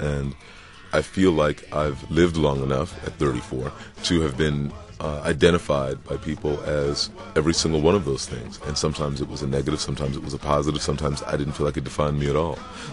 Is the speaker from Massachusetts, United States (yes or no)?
no; New York City, New York, United States; I mean, I was born in Harlem, but grew up in New York City foster care because my mother was paranoid, schizophrenic, institutionalized all of my life.